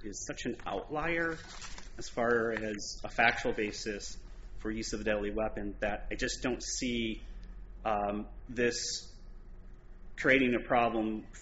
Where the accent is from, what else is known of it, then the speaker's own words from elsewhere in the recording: Wisconsin, United States; You know, I'm from Wisconsin.